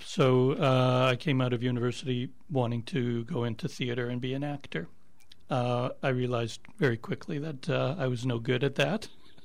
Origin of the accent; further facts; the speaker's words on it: Winnipeg, Manitoba, Canada; And so I started freelancing at CBC Radio in Winnipeg, which is my hometown.